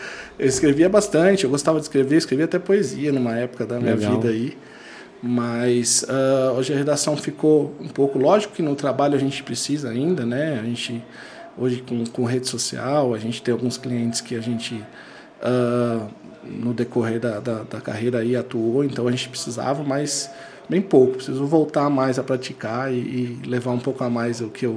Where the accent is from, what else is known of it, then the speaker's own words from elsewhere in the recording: Leme, São Paulo, Brazil; Cara, eu nasci em Leme, na cidade de Leme, no interior de São Paulo. Fui toda a minha infância, eu passei em Leme. Na verdade, eu moro em Leme até hoje, né?